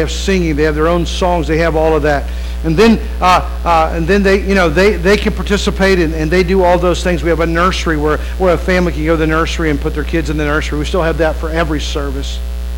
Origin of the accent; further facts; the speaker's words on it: West Virginia, United States; When I grew up, where I grew up in West Virginia, you could go to almost any home.